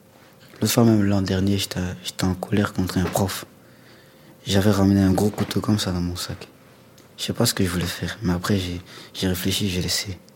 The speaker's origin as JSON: {"language": "French", "country": "Côte d’Ivoire", "moved": "yes", "said": "Côte d'Ivoire."}